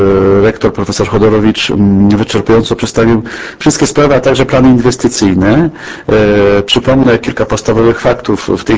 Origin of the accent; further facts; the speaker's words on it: Lesser Poland, Poland; możemy być dumni z tego, że jesteśmy góralami.